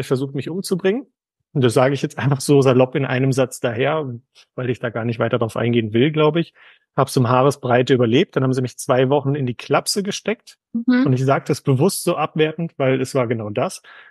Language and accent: German; Hagen, North Rhine-Westphalia, Germany; born there; moved away as an adult; ich bin gebürtig aus NRW Hagen, bin ich an Bodensee gezogen